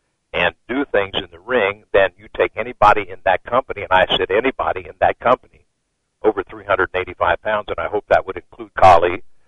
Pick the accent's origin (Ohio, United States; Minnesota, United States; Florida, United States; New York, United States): Ohio, United States; Cincinnati; my hometown paper, the Cincinnati Enquirer